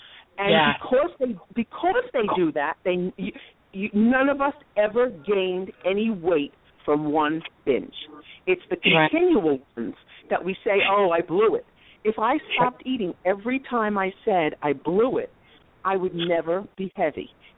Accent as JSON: {"language": "English", "region": "New York", "country": "United States", "said": "Oh, I am. I will never change my accent."}